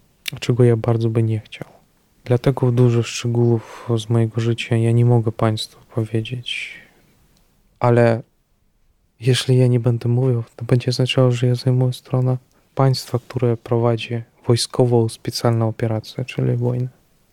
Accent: Russia; Polish is a second language; Jestem z Rosji.

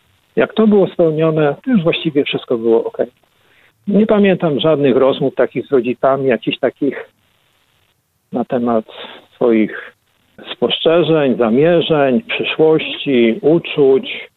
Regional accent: Łódź Voivodeship, Poland; Mam pochodzenie chłopskie. Zawsze wpisywałem wszędzie właśnie pochodzenie takie. Pochodzę ze wsi, okolice Wielunia, bo województwo kiedyś sieradzkie.

